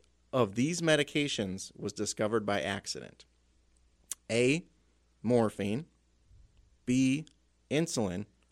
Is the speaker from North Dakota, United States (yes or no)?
yes; Wahpeton, North Dakota, United States; So I grew up in Wahpeton here, and when I was leaving high school, I really wanted to, move somewhere else.